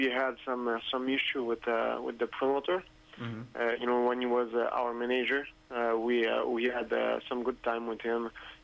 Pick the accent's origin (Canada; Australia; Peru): Canada; for winning, you know, in front of you know, my own crowd, my hometown fans, that was amazing. That was amazing. You know, I was the first fight of the night. And also the first UFC fight of the history in Canada.